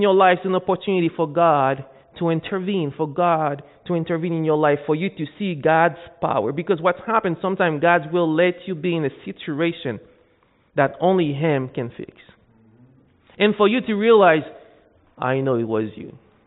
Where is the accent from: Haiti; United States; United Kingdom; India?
Haiti; So, growing up in Haiti, I got involved in doing voodoo, witchcraft, with my family at a young age.